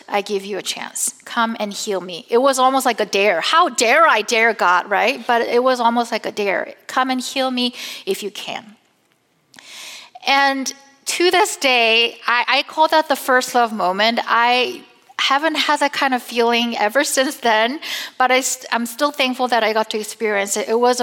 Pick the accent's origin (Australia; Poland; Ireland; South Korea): South Korea; moved away as an adult; now in United States; I was raised in Korea, but I came to the States and was exposed to all this exciting secular life in the United States.